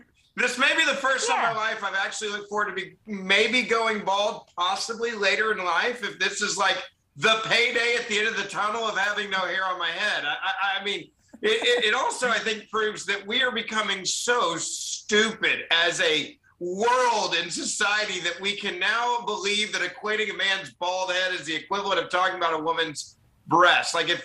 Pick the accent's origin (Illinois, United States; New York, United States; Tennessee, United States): Tennessee, United States; Memphis; Memphis, yeah. I've got Memphis named after my hometown.